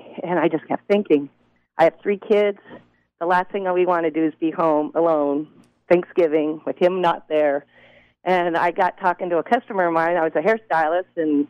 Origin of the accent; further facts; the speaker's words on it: Las Vegas, Nevada, United States; come on, we're from Vegas. We came all the way here.